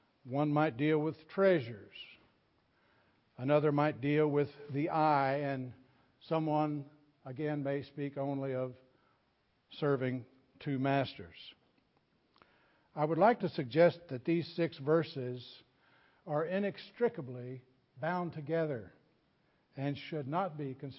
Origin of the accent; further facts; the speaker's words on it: the South, United States; I'm from the South, after all.